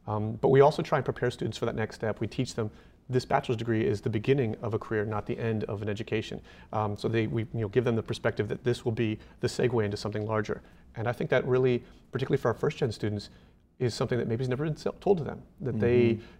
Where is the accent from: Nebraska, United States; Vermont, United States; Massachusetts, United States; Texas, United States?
Texas, United States; HBU was something I was aware of growing up in Texas.